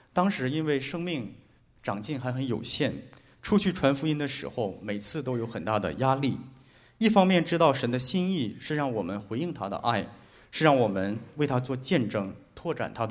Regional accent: Northeast China, China; 我成长在中国东北上个世纪七八十年代这个乡村特别的贫穷

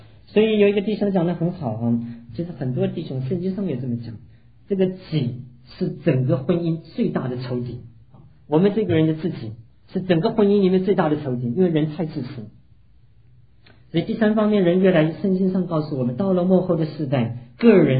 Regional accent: China; 甚至连我们中国人的观念，讲到夫妻的时候先讲夫再讲妻

